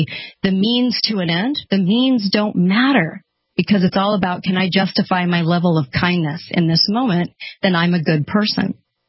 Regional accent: California, United States; I grew up in California and I grew up around a lot of liberals.

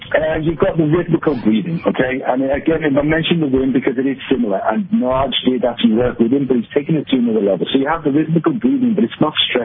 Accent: Liverpool, North West England, United Kingdom; moved away; also born or lived in Barcelona, Spain; I come from Liverpool in the north of England, hence the slightly strange accent. And then I actually lived in Barcelona, Spain for the past 14 years, and I've currently been traveling around the world

